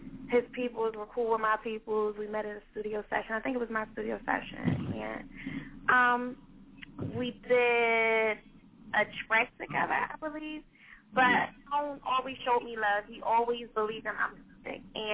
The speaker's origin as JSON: {"language": "English", "town": "Philadelphia", "region": "Pennsylvania", "country": "United States", "tie": "born or raised there", "said": "No, I'm from Philly. I live in Philly. I'm born and raised in Philly. From uptown, so."}